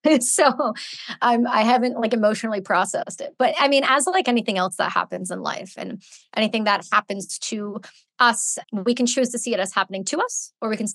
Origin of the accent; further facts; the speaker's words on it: Canada; because I'm Canadian